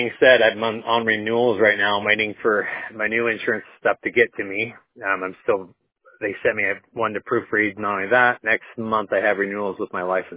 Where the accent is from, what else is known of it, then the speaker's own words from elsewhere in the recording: Corvallis, Oregon, United States; born there; I was born in Corvallis.